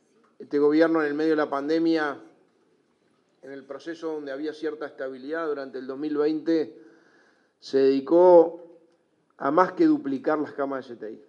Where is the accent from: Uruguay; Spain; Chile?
Uruguay; como uruguayo